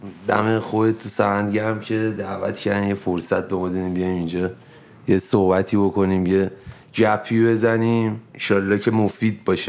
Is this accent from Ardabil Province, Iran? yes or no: no; Tehran, Tehran Province, Iran; بچه که تهران پارس بزرگ شدم دیگه.